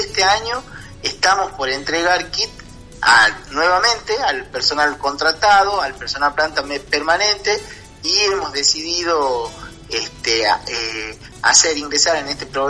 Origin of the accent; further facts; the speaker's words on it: Santa María, Catamarca, Argentina; Nosotros somos una localidad de los Valles Calchaquíes que colinda con localidades de Tucumán y de Salta